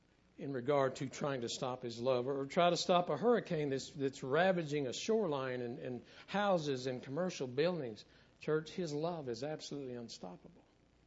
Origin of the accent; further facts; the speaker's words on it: Abilene, Texas, United States; I was 13 or 14 years old, and I grew up in Abilene, Texas, on Bridge Street.